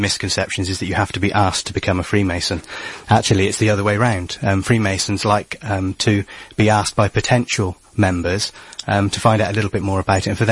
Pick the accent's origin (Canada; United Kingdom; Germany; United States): United Kingdom; South West England; I grew up in Butterough, near Stroud.